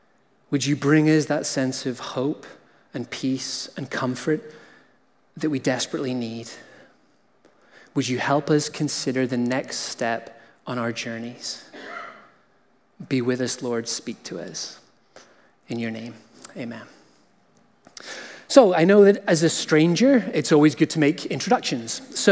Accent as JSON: {"language": "English", "region": "Northern Ireland", "country": "United Kingdom", "tie": "born or raised there", "lives_now": "Canada", "said": "my accent isn't from Ontario. I grew up on the north of Ireland, so that also brings a little bit of a Scottish lilt"}